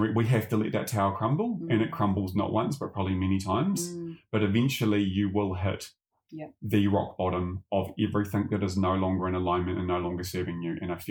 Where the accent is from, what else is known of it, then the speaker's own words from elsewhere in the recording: New Zealand; or even as a male, growing up in New Zealand, running all the stereotypes of like harden up, no pain, no gain.